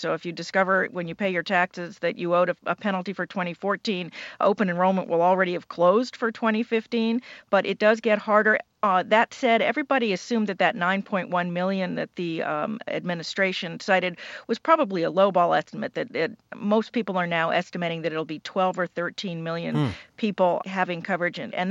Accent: Maryland, United States; born or raised there

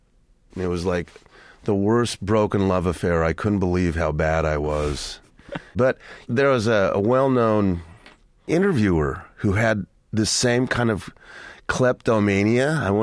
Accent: United States; I just think that's the sort of barrier reef of all Chicanos. We all go through this in varying forms of, it's just being Mexican-American

